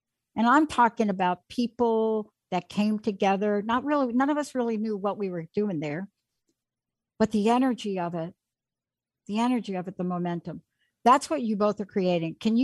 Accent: East Coast, United States; I'm from the East Coast. There are potholes everywhere.

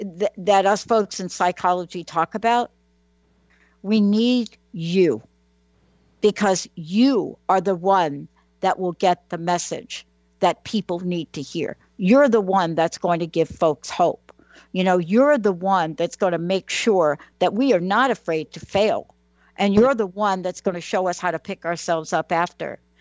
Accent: Bronx, New York, United States; I'm a kid from the Bronx, New York.

